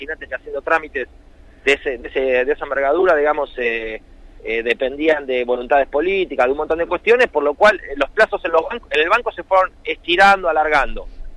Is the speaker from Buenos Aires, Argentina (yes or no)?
yes; Arana, Buenos Aires, Argentina; En nuestro caso, por ejemplo, yo soy de Arana